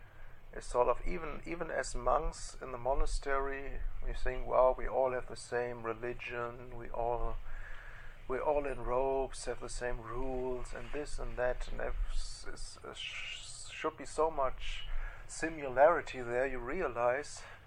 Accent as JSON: {"language": "English", "town": "Sydney", "region": "New South Wales", "country": "Australia", "said": "I came from Sydney and was in a different community, a smaller community"}